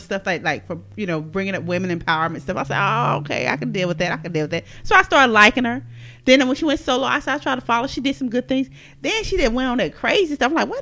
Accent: Dallas, Texas, United States; So I'm from Dallas. She's from Houston.

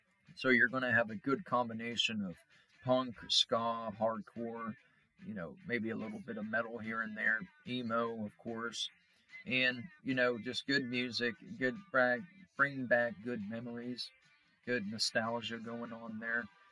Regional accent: Newark, New Jersey, United States; Well, growing up in Newark in about 2000, was really good.

